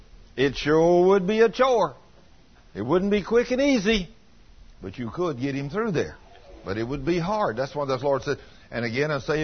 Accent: United States; You know, now, me being a American boy, the only kind of needle that I know about is the kind that you put thread through.

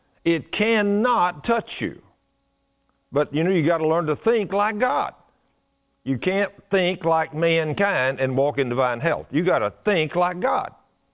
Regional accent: Argyle, Texas, United States; I said, wow, well, we're from Argyle, Texas.

